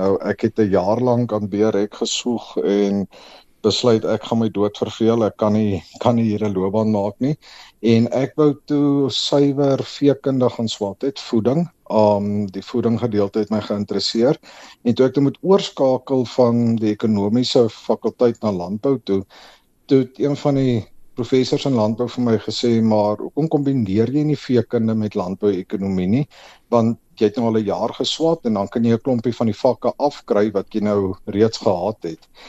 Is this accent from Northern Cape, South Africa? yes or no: yes; Hopetown, Northern Cape, South Africa; also born or lived in Bridgetown; ek het groot geword in die Noord-Kaap. So die eerste 5-6 jaar van my lewe op Bridgetown en daarna op Hopetown. So ek kom maar uit 'n vee-area uit, Hopetown net teen die Oranje rivier, so daar's 'n klompie besproeiing ook